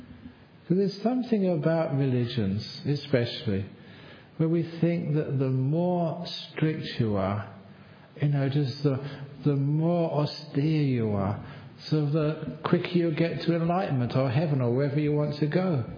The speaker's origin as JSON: {"language": "English", "region": "England", "country": "United Kingdom", "tie": "born or raised there", "said": "just as a young man growing up in England"}